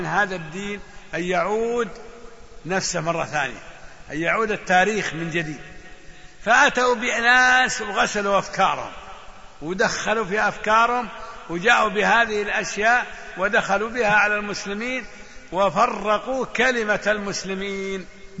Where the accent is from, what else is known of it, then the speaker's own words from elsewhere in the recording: Riyadh, Riyadh Province, Saudi Arabia; شايف أنت من مصر قلت لا من الرياض